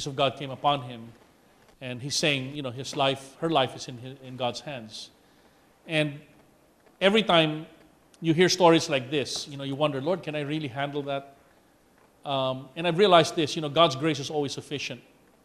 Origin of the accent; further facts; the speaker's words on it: Philippines; I mean, we're not Hebrew, we're Filipino, okay?